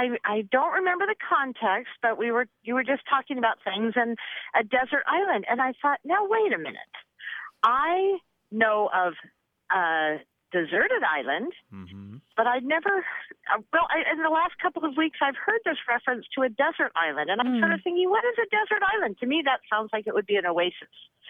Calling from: San Diego, California, United States; I'm calling from San Diego, California.

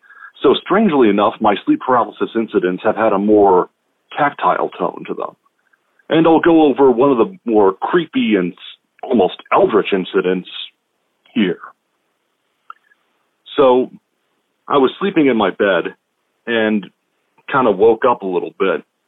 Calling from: Washington, United States; Hello, STWYTK gang. … from Washington State.

